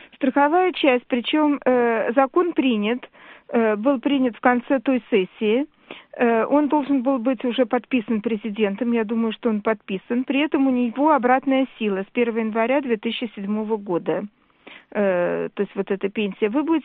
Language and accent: Russian; Saint Petersburg, Russia; А поскольку я из Санкт-Петербурга